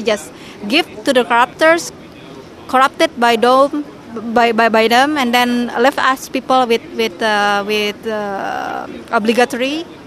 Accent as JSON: {"language": "English", "region": "Jakarta", "country": "Indonesia", "second_language": "English", "said": "I'm from Jakarta, Indonesia."}